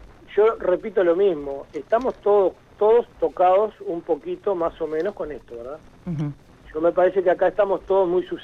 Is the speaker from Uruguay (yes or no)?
yes; Uruguay; nosotros como uruguayos, el aislamiento es una tortura.